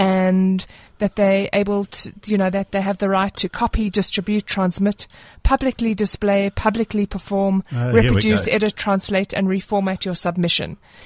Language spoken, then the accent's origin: English; United Kingdom; I'm British, so I don't tan very easily.